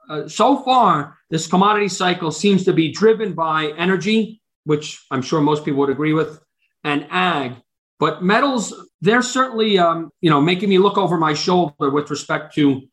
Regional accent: Mount Vernon, New York, United States; I went to school in the Bronx. I'm from Mount Vernon, so I'm going to be a little bit of a wise guy.

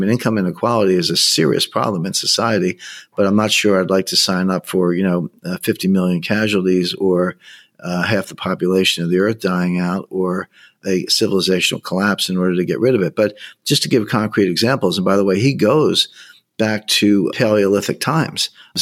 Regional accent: United States; I have a duty as an American to alert the U.S. government to this.

